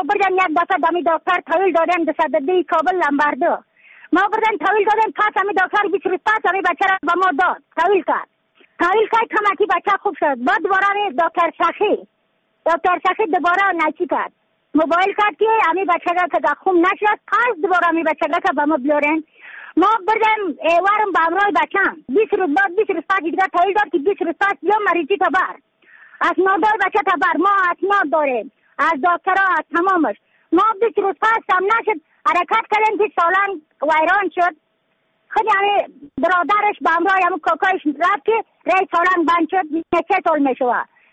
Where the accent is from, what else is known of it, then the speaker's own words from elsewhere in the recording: Badakhshan, Afghanistan; از بدخشان هستم، مرکز بدخشان ولسوالی اکل پایان، قریه وین.